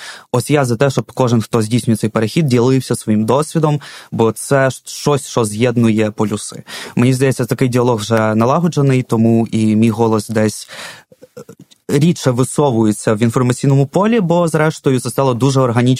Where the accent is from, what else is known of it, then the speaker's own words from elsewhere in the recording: Kyiv, Ukraine; Там революція на граніті, помаранчева революція. Я досі, там мені 4 роки, я маленький киянин